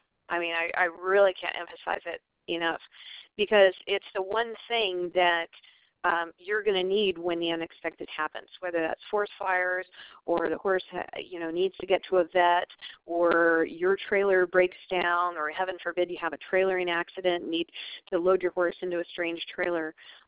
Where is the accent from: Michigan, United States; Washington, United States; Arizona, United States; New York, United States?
Arizona, United States; Having a clinic in my home state, that's always a treat.